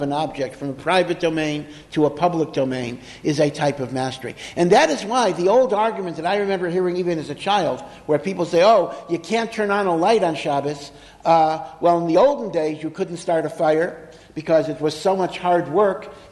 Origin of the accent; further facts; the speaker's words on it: Hartford, Connecticut, United States; When I was growing up in Hartford, Connecticut